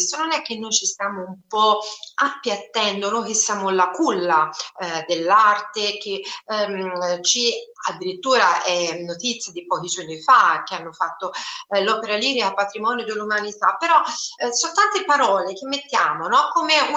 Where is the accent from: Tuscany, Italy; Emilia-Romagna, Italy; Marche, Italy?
Tuscany, Italy; essendo toscana